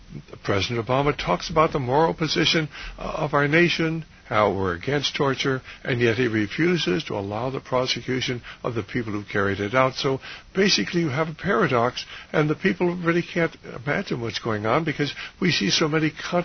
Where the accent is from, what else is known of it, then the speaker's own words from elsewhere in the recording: United States; and as a Christian and as an American, I abhor the concept of torture.